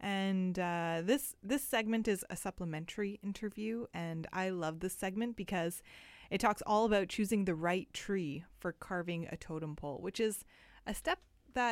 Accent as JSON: {"language": "English", "town": "Prince Rupert", "region": "British Columbia", "country": "Canada", "tie": "born or raised there", "lives_now": "Vancouver, Canada", "said": "I am Simshan from the Simshan Nation. My mother's from Lough Quilams, and I grew up in my territory in the city of Prince Rupert."}